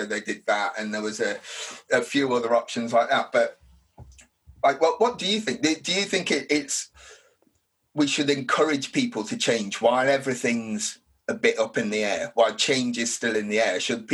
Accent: United Kingdom; And because we're British, right, we're kind of, a lot of people are a glass half empty, right?

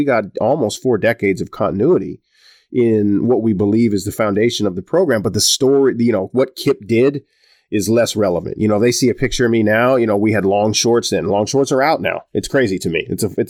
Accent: Montana, United States; moved away; And so it and eventually became, this is home, even though I'm from Montana.

